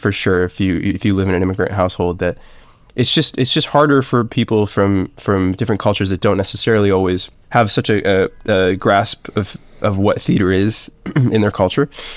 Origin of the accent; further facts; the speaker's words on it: Massachusetts, United States; I grew up in the Berkshires, which was, I mean, it's literally created most of what I am because it's such a hub for the arts.